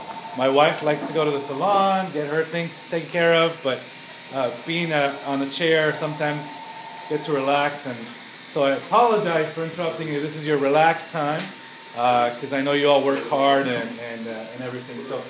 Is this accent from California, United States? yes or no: yes; San Diego, California, United States; And now I'm raising my own family in the same neighborhood that I grew up in Logan Heights.